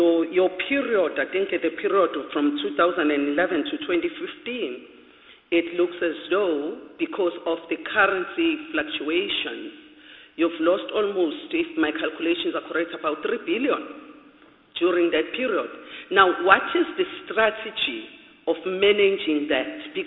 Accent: Durban, KwaZulu-Natal, South Africa; I'm from Durban

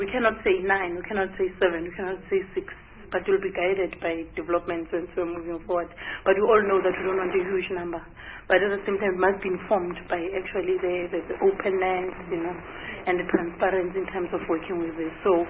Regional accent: South Africa; we are fit as South African women and so on and so on

